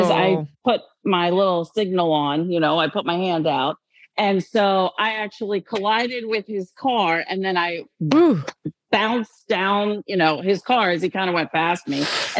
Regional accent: Maryland, United States; So I'm from Maryland.

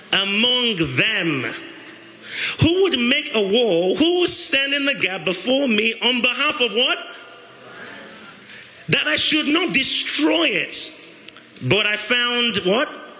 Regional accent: United Kingdom; So everyone on the queue, because we're British, right?

